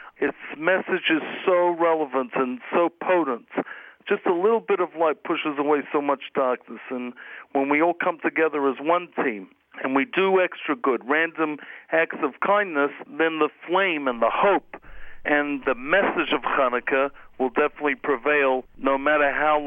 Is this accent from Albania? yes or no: no; Australia; now in United States; confessions of a Chabad Australian rabbi. I grew up in Australia